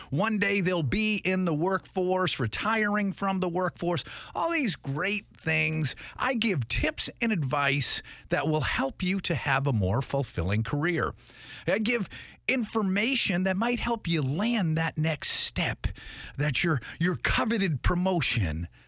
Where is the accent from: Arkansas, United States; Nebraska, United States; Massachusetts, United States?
Massachusetts, United States; Boston; moved away as an adult; now in Jacksonville, United States; I came down from Boston, Massachusetts. The Navy brought me here.